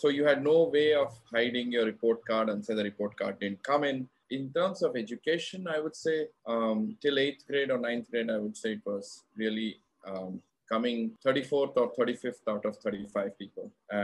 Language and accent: English; Rourkela, Odisha, India; I guess, yeah, I mean, born and brought up in Rourkela in Odisha.